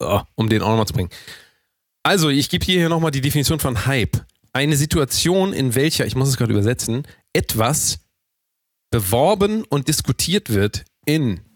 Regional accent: Hamburg, Germany; Hamburg ist meine Heimat.

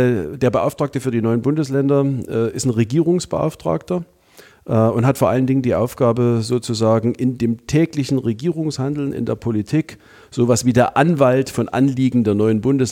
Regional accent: Hohenstein-Ernstthal, Saxony, Germany; in meiner Heimatstadt Hohenstein-Ernstau

